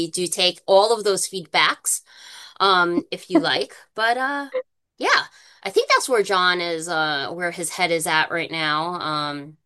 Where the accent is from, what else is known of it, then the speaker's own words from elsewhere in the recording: United States; Yeah, I guess that's like the dumb American in me, right?